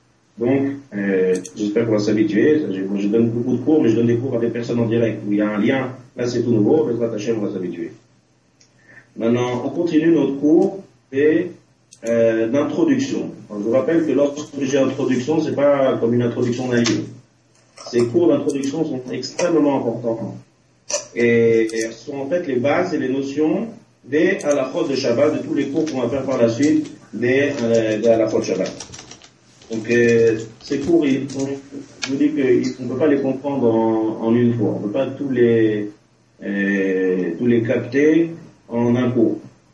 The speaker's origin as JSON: {"language": "French", "country": "France", "moved": "yes", "said": "Ça fait à peu près 10 ans que j'ai quitté la France. Donc ça, mon français n'est pas de manière bien."}